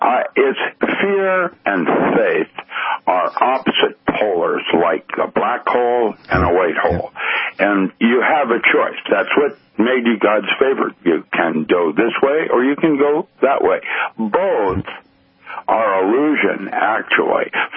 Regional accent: British Columbia, Canada; I grew up in the Okanagans and used to go to your stampedes and things.

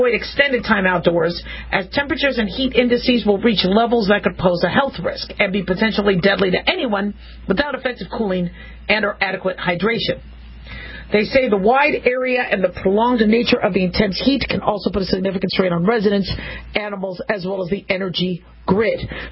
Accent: United States; born there; I'm an American citizen, born here, and I love our country.

